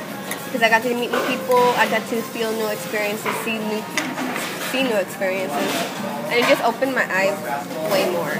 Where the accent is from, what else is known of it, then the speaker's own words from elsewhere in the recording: Inglewood, California, United States; I'm originally from Inglewood, but I went to high school in Lawndale, which is two totally different environments.